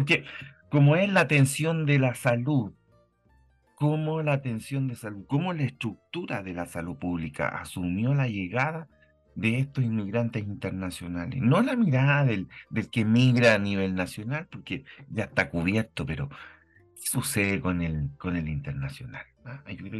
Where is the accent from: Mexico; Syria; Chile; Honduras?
Chile; qué significa para nosotros, como nacionales, como chilenos, el enfrentarnos a este otro.